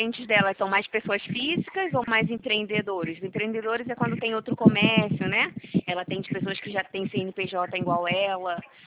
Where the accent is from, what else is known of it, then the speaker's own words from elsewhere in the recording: Ceará, Brazil; also born or lived in Rio de Janeiro; Eu sou cearense, eu nasci lá no Ceará.